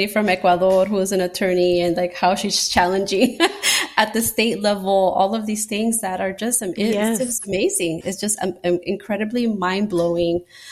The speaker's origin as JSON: {"language": "English", "country": "Nicaragua", "lives_now": "United States", "said": "I'm an immigrant, you know, I'm originally from Nicaragua, and those were my ancestors come from the Latin America diaspora, and even further from other parts of the world."}